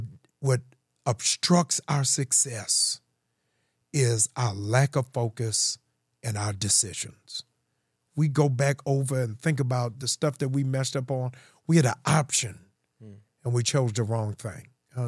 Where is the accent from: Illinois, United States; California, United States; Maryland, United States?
Maryland, United States; Baltimore; So I'm from Baltimore. I went to City, but I got kicked out in the 11th grade. I came down here for a summer program